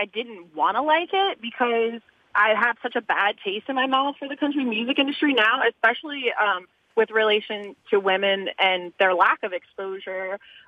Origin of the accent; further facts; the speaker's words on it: the South, United States; I've been listening to country my entire life. I'm from the South.